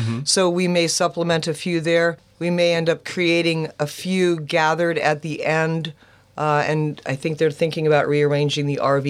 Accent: New Jersey, United States; A little bit souther than that.

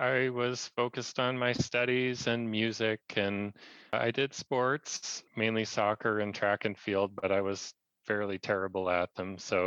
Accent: Port Townsend, Washington, United States; also born or lived in Seattle; I was born in Seattle, actually, but made my way home to my home in Port Townsend when I was probably 1 or 2 days old. At the time, the hospital for delivering babies was in Seattle, so that's where I was born.

